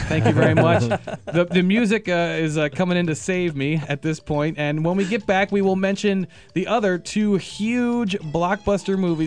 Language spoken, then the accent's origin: English; Maryland, United States; I'm from Maryland